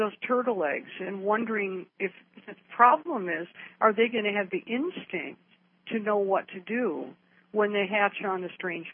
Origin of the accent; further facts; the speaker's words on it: Canada; I live in Vancouver. I'm actually Canadian.